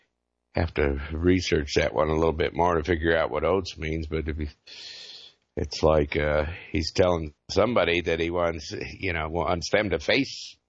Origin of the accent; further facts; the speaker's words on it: Oregon, United States; And I said, I'm from Oregon.